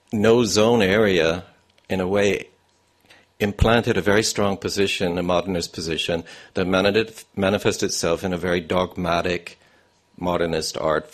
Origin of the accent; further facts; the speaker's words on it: the Prairies, Canada; I grew up in the Midwest of Canada, where there was a lot of these zones, and I grew up in an area where it was extremely cold. You probably wouldn't understand, minus 40 degrees.